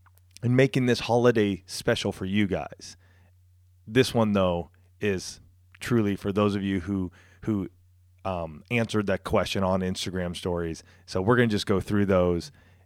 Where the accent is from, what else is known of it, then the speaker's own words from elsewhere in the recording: California, United States; I grew up right outside of Riverside.